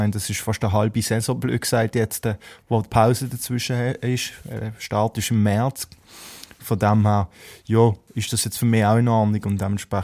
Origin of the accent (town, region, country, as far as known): Switzerland